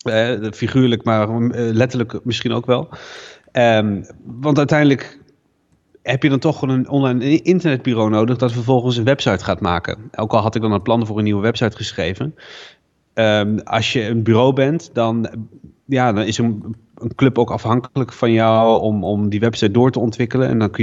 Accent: Doetinchem, Gelderland, Netherlands; also born or lived in Nijmegen; now in Rotterdam, Netherlands; Ik woon in Rotterdam en overigens ik kom oorspronkelijk uit Doetinchem, net als jij. Dat is ook wel leuk, ook Achterhoekse roots, maar via Nijmegen naar Rotterdam terechtgekomen.

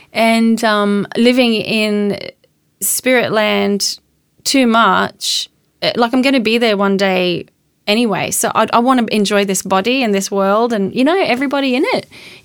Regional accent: Queensland, Australia; I'm from North Queensland. I grew up, you know, running around in cane paddocks

